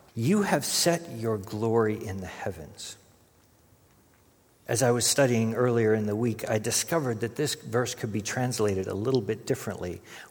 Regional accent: Canada; I'm Canadian. That's answer enough as far as I'm concerned. As a Canadian, of course I have been camping.

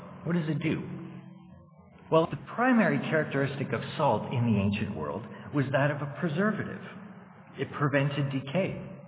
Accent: the Prairies, Canada; the home that I grew up in wasn't very adventurous in terms of our food. We grew up on the Canadian prairies

